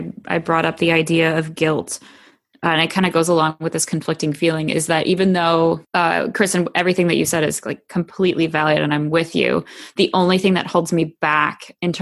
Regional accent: Midwest, United States; I'm a Midwesterner and I have a really bad guilt complex, so I see guilt everywhere.

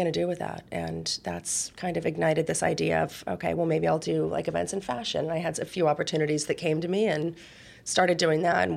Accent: Indianapolis, Indiana, United States; I was actually born in Indianapolis. I grew up here, but I've been here since I was 12.

